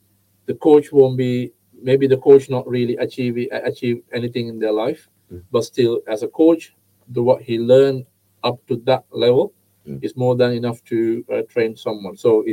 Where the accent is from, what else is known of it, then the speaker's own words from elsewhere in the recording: Sri Lanka; English is a second language; So because I'm coming from Sri Lanka, tiny island, but we've been taught how to play cricket from our young age.